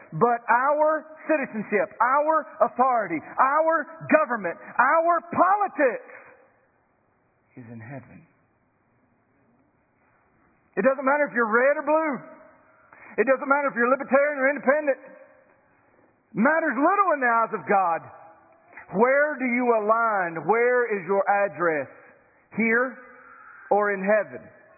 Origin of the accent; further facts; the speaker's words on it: Southeast, United States; when I leave the Southeast, when I go to Chicago, they're calling people out of the back of restaurants to hear me talk.